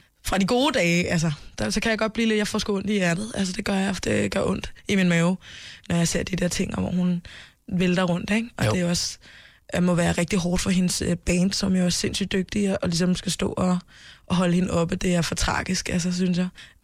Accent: Mali; Ikke kun fra Mali, hvor jeg er fra

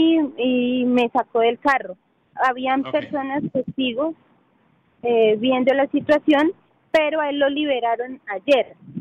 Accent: Colombia; now in Denver, United States; nosotros hace 3 meses cruzamos para los Estados Unidos, venimos desde Colombia, pasamos por frontera. Llevamos 3 meses aquí en la ciudad de Denver.

